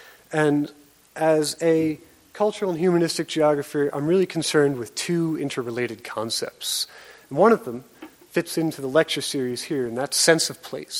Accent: New York, United States; now in Kansas, United States; I grew up in New York. I thought I was going west when I moved to Kansas.

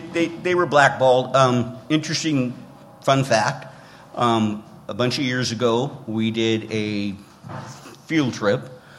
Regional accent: Libby, Montana, United States; Who has an interesting connection to my hometown, Libby, with the development of the Zonalite mine with all the asbestos in it.

